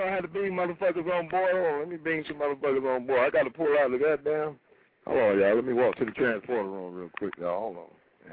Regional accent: Florida, United States; I ain't got to be from no other place. I'm from Florida, goddammit.

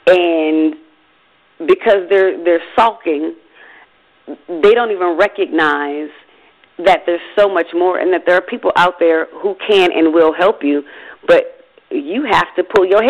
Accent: Michigan, United States; You know, I'm from Michigan originally. I'm used to seeing melanated people.

